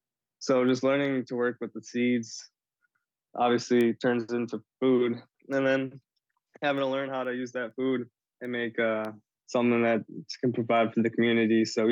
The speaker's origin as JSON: {"language": "English", "town": "Milwaukee", "region": "Wisconsin", "country": "United States", "tie": "born or raised there", "lives_now": "Minneapolis, United States", "said": "I was born and raised in the Milwaukee area. I'm Red Cliff Band Ojibwe, Bear Clan, and I now reside here in Minneapolis"}